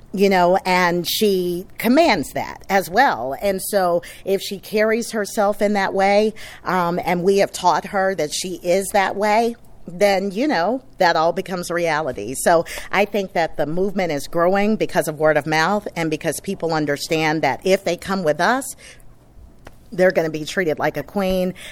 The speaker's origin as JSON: {"language": "English", "region": "Mississippi", "country": "United States", "said": "I'm from Mississippi, so I'm a girl that's big on hospitality."}